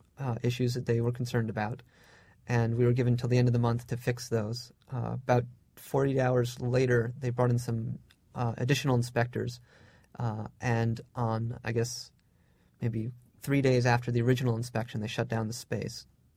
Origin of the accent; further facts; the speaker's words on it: New Haven, Connecticut, United States; I hail from New Haven, Connecticut, which started in the mid-'80s, made a huge push to become an arts and cultural center.